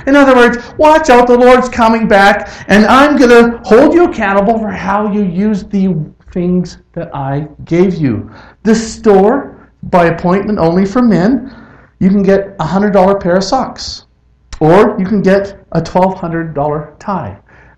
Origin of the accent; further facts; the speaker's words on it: Canada; When I grew up in Canada, we didn't have prom.